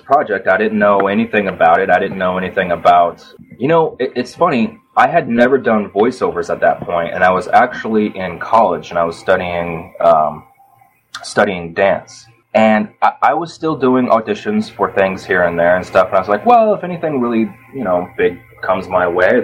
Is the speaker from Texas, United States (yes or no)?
yes; Texas, United States; And, of course, I was born and raised in Texas. I started doing that there.